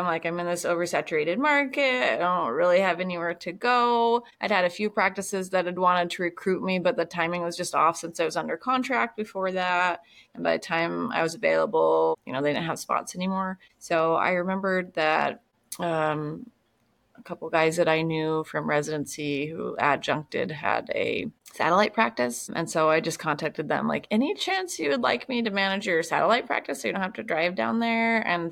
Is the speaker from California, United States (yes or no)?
no; Illinois, United States; And Illinois, and everyone thinks I'm from Chicago. Like, no, not actually Chicago.